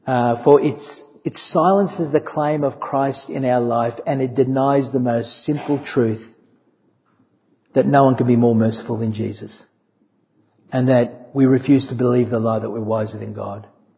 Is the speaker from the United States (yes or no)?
no; Australia; I identify as an Australian